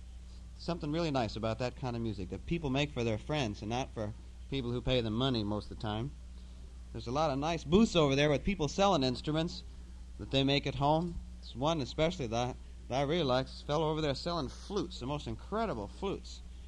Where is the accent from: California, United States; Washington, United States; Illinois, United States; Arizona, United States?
Arizona, United States; I learned part of it growing up in Arizona.